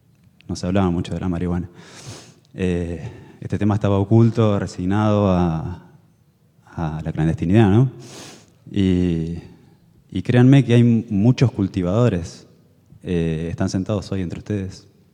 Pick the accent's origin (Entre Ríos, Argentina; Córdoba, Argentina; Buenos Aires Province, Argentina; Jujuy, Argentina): Buenos Aires Province, Argentina; Coronel Suárez; now in Bahía Blanca, Argentina; Yo soy nacido en Coronel Suárez, un pueblito acá cercano, para el lado de La Madrid. Mi madre también era de ahí, yo vine aquí en la etapa universitaria.